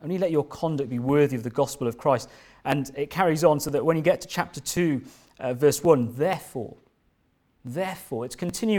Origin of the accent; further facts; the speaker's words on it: India; I like long films, as I come from India, and Indian films are very long